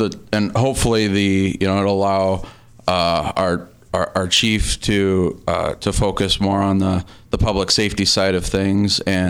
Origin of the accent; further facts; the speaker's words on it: Mason City, Iowa, United States; Oh, well, I'm from the area. I grew up in Mason City, so very familiar with Charles City